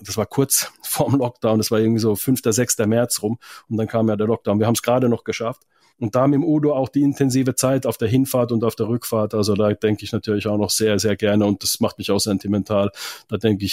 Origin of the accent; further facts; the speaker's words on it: Finland; German is a second language; Ich komme ja aus Finnland.